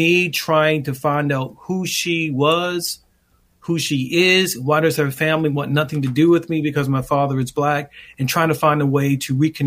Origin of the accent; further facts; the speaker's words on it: Baltimore, Maryland, United States; born there; I was born in West Baltimore in the mid-60s when interracial marriage was illegal in much of the country.